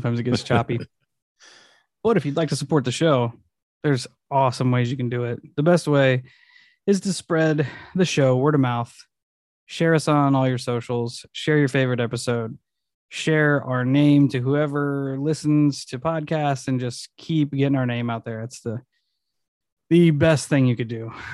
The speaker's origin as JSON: {"language": "English", "region": "California", "country": "United States", "said": "I was from California living in Iowa City and was in a very tumultuous period of my life."}